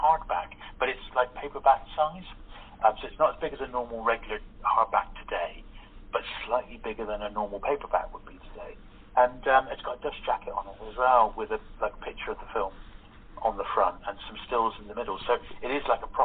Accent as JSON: {"language": "English", "town": "Plymouth", "region": "South West England", "country": "United Kingdom", "tie": "born or raised there", "said": "Actually, Laurel and Hardy did their very last public appearance together as Laurel and Hardy on stage in my hometown in Plymouth."}